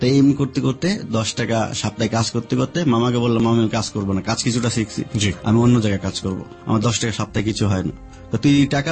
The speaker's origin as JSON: {"language": "Bangla", "town": "Dhaka", "region": "Dhaka Division", "country": "Bangladesh", "tie": "born or raised there", "said": "আমি মিরপুর থেকে ছোট থেকে বড় হয়েছি।"}